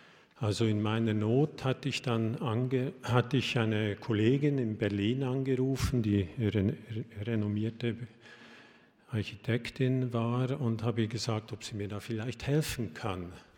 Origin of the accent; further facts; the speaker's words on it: Switzerland; accent: Swiss; ich habe ein bisschen mit meinem Schweizer Akzent Schwierigkeiten, das auszusprechen